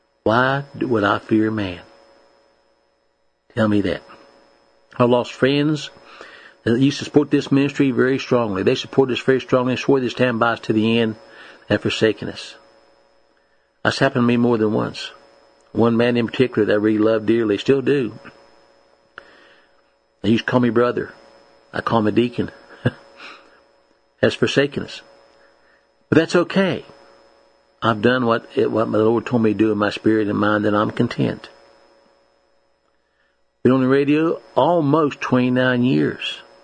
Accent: Monterville, West Virginia, United States; from down the holler in West Virginia. Born and raised in Monterville, West Virginia. A son of a coal miner.

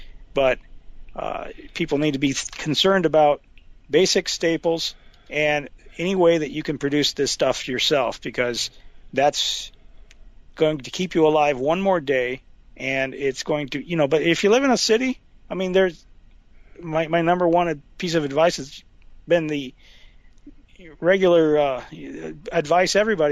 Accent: Alabama, United States; I know, I'm from Alabama, Franklin County, where we have a lot of my relatives live on a mountain that ices over in the wintertime.

